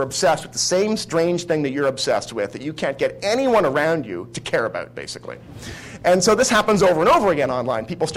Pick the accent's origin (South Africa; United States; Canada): Canada; I'm Canadian.